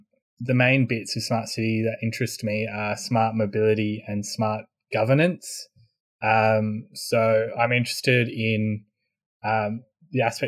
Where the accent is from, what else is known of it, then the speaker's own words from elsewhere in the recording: Australia; I'm Australian. I'm currently in Sydney doing a PhD at University of New South Wales at UNSW.